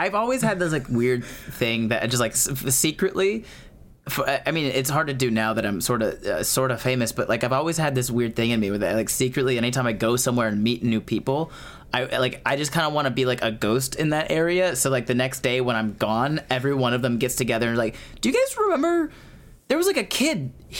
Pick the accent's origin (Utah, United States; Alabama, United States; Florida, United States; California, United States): Florida, United States; Daytona; I grew up in Daytona. I would take the cemetery.